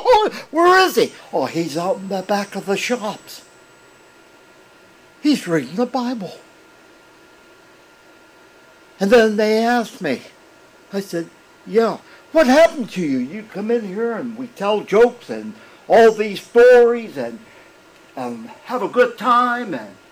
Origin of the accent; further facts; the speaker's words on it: Missouri, United States; I'm from Missouri. Show me.